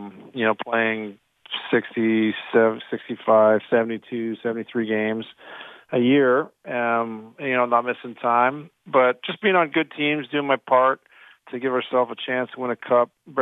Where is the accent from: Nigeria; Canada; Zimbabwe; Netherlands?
Canada; Sault Ste. Marie, Ontario; now in Texas, United States; Never could imagine that in my lifetime growing up in Sault Ste. Marie, that I'd be now still living in Texas and absolutely love it, though.